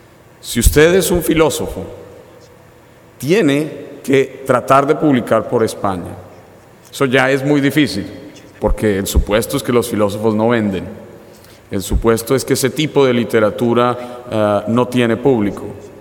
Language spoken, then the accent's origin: Spanish; Colombia; soy un escritor colombiano, pero que suele escribir en inglés